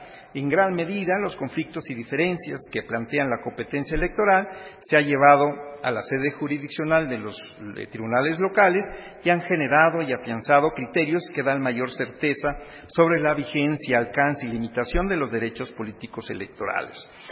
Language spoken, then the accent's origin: Spanish; Mexico; Porque todos, aun y cuando somos de México, pues son ideas y situaciones diversas.